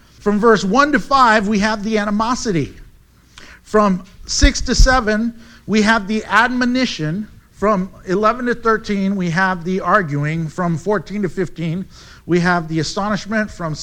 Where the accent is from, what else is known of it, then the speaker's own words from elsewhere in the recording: United States; I love being American, I love the freedoms that we have